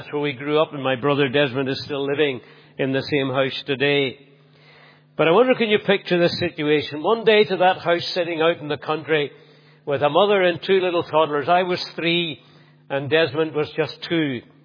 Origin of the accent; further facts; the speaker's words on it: Scotland, United Kingdom; born there; I was born in Bonnie, Scotland.